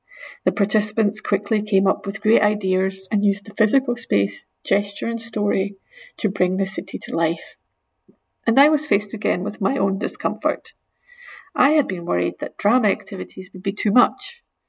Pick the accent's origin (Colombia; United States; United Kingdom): United Kingdom; Scotland; a poem from my home country of Scotland